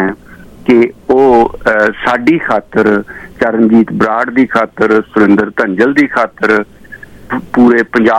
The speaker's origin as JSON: {"language": "Punjabi", "town": "Chak Bhai Ka", "region": "Punjab", "country": "India", "tie": "born or raised there", "said": "ਮੇਰਾ ਜਨਮ ਜਦੋਂ ਹੋਇਆ ਮੇਰਾ ਪਿੰਡ ਛੋਟਾ ਜਿਹਾ ਚੱਕ ਭਾਈ ਕਾ, ਤਹਿਸੀਲ ਬਰਨਾਲਾ, ਜ਼ਿਲ੍ਹਾ ਸੰਗਰੂਰ ਸੀ"}